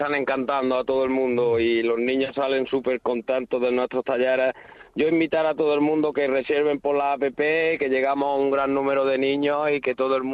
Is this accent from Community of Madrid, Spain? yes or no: no; Estepa, Andalusia, Spain; Yo soy de Estepa, Sevilla, del pueblo de los mantecados.